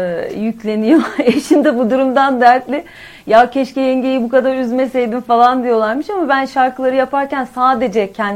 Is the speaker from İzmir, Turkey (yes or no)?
yes; İzmir, Turkey; Nereden başlasam? İzmirliyim. Çok küçük yaştan beri müzikle iç içeyim.